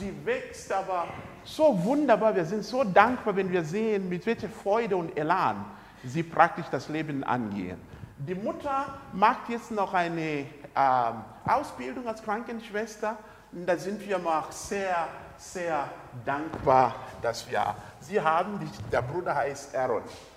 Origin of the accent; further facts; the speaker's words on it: Zambia; now in Germany; Sie hat meine Heimat kennengelernt, meine Familie da vor Ort. Und da hat sie praktisch auch mitgewirkt auf der Farm. Sie ist so geprägt worden, dass sie sagt, was mir Sambia gegeben hat, werde ich nie vergessen.